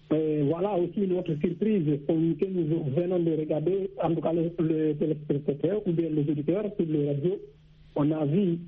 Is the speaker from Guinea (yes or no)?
yes; Guinea; de la Guinée-Conakry, qui est mon pays natal.